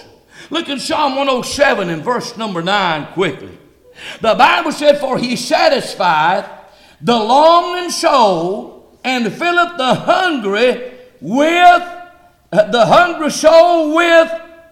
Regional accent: North Carolina, United States; Okay, I forgot I'm from North Carolina.

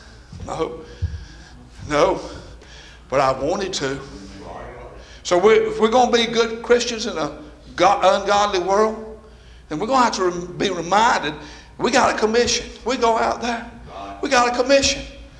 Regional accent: Possum Town, Mississippi, United States; I was born and raised in Possum Town.

